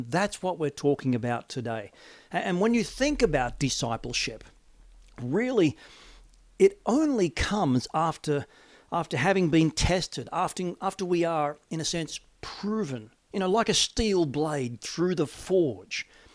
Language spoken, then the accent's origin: English; Wollongong, New South Wales, Australia; When I was young, I grew up in Wollongong, the steel city.